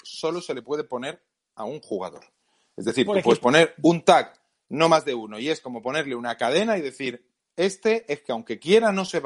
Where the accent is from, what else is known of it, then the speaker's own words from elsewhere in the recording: Spain; por el cariño que le tenemos nosotros como españoles.